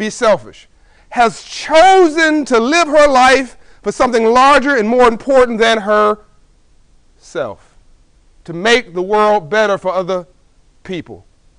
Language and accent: English; Compton, California, United States; I'm from Compton. I don't know if you know where Compton is or South Central or Watts, but it's the hood.